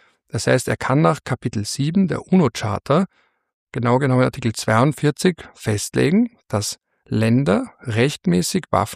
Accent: Vienna, Austria; Und umso schöner als Wiener ist es, dass diese beiden wichtigen Verträge aufgrund ihres Geburtsorts Wien im Namen haben.

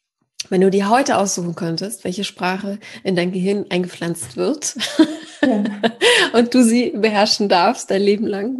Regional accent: Poland; Wir kommen auch aus Polen, also eine Familie

